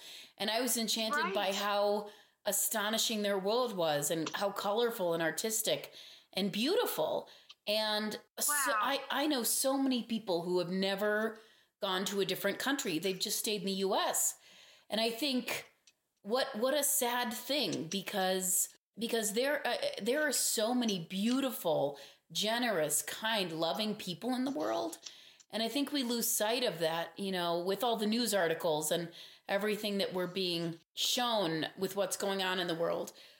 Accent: Pakistan; I'm sure you and I have discussed that I grew up in Pakistan, and when I was over there, you know, this was decades ago

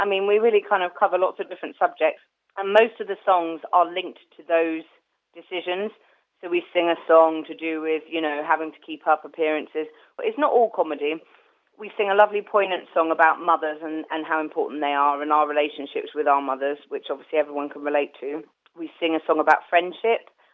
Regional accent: Swanage, South West England, United Kingdom; So I grew up in Dorset in a little seaside town, Swanage.

